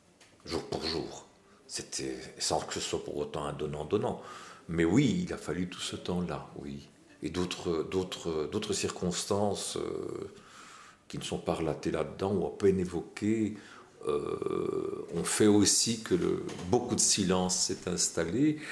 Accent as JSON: {"language": "French", "country": "Algeria", "moved": "yes", "said": "Mais nous avons vécu ce pays comme nôtre. Je suis un Algérien en exil."}